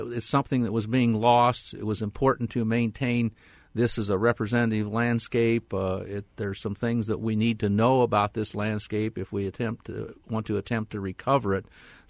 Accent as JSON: {"language": "English", "region": "Iowa", "country": "United States", "tie": "born or raised there", "said": "I grew up in Iowa, but I'd never knowingly seen a prairie remnant. And knowing the part of the state that I'm from, there probably wasn't one there in extreme southeast Iowa."}